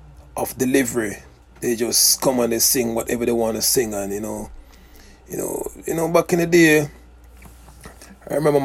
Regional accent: Jamaica; You know, I'm from Jamaica, so I know a lot about Jamaican background

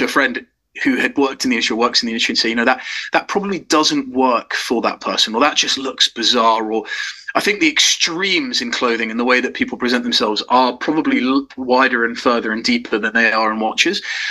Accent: England, United Kingdom; also born or lived in South Africa; on holiday with my parents who are South African. We moved from South Africa to England when I was young.

